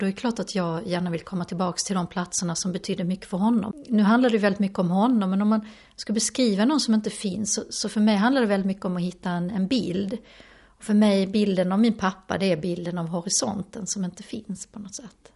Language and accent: Swedish; Skåne, Sweden; vi hade tagit några bilder vid havet nere i Skåne där jag kommer ifrån.